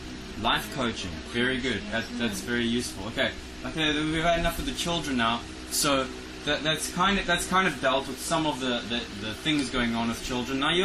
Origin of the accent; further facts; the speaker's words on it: Western Cape, South Africa; I've been living in Cape Town for a very long time. I'm a South African.